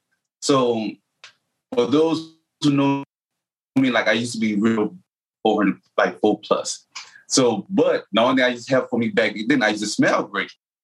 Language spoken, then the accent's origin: English; New Orleans, Louisiana, United States; I grew up so diverse. I'm from New Orleans, Louisiana, but for those who in the state itself, I grew up on the West Bank.